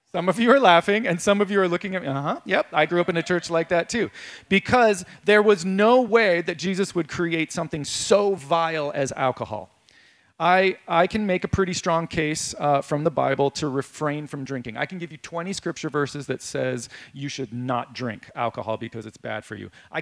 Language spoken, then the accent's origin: English; Hawaii, United States; I grew up on Oahu. Lots of superstition in Hawaii.